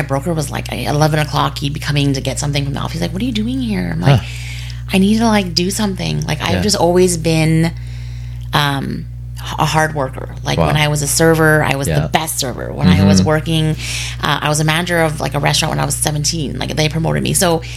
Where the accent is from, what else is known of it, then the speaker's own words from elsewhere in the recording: Winnipeg, Manitoba, Canada; also born or lived in Edmonton; I grew up, I was born and raised in Winnipeg. Well, I was born in Edmonton, but I came when I was like one.